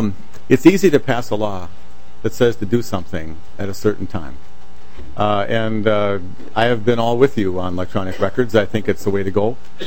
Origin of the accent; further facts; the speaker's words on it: Anoka, Minnesota, United States; I'm from Anoka.